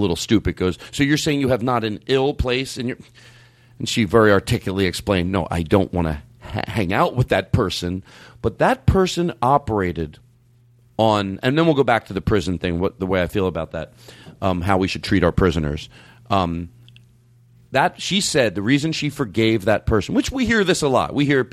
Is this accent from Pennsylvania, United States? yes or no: yes; Philadelphia, Pennsylvania, United States; That boggles my mind, as Irv Homer used to say growing up in Philadelphia